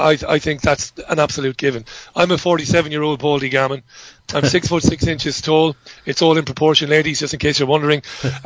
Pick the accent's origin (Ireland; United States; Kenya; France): Ireland; accent: Irish; I'm obviously an Irishman. I don't just put on this outrageous accent. I love my Gaelic games back home.